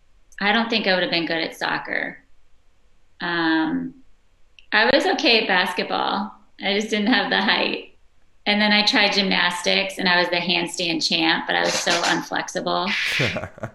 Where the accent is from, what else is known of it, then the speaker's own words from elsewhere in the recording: Cleveland, Ohio, United States; I'm from Cleveland. I have to stay loyal.